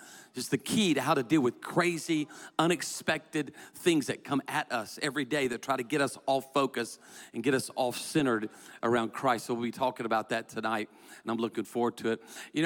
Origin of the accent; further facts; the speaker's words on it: Myrtle Beach, South Carolina, United States; being raised in a little small beach community called Myrtle Beach, South Carolina. I was raised in South Carolina in a beach community.